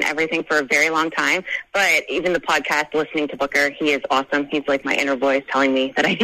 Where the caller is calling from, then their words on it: Canada; I'm calling from Canada